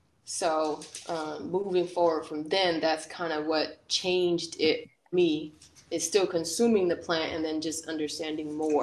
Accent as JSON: {"language": "English", "town": "Long Beach", "region": "California", "country": "United States", "tie": "born or raised there", "said": "I grew up in Long Beach and I went at Long Beach Poly. So I was very, and I grew up in the project."}